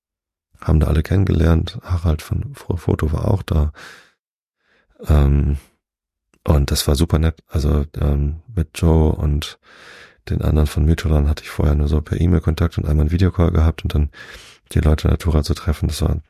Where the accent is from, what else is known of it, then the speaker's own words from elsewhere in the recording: Hamburg, Germany; Ich meine, wir sind dann ja auch Hamburger.